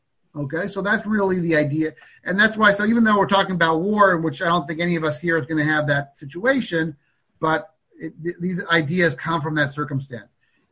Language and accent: English; Seattle, Washington, United States; In my synagogue growing up in Seattle